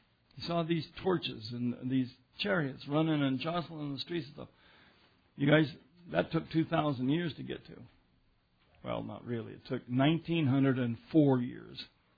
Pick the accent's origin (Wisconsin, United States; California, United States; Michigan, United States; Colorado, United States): Colorado, United States; Denver; Maybe it's because I grew up in Denver